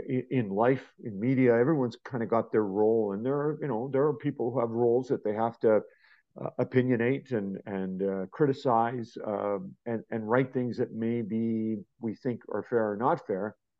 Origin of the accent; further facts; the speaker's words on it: Edmonton, Alberta, Canada; I'm born and raised in Edmonton and I used to walk down Jasper Avenue when they were winning the Stanley Cups and all that kind of stuff.